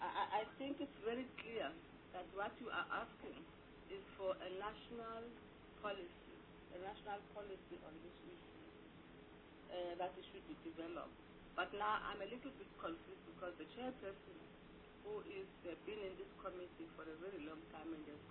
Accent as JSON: {"language": "English", "region": "Eastern Cape", "country": "South Africa", "said": "I come from the Eastern Cape."}